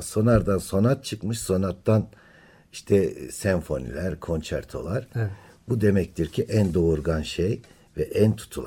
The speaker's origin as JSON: {"language": "Turkish", "town": "Halfeti", "region": "Şanlıurfa", "country": "Turkey", "said": "sonra da şimdi ben Urfalıyım."}